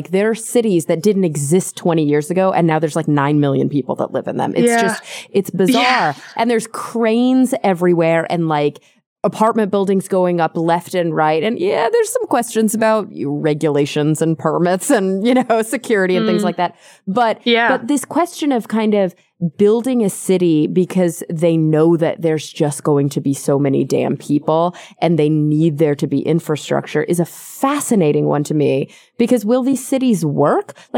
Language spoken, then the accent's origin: English; Dallas, Texas, United States; also born or lived in New York; now in Los Angeles, United States; And me, as an American who was born and raised here, and I've lived in quite big cities. I grew up in the suburb of Dallas, then I lived in New York, and now I live in Los Angeles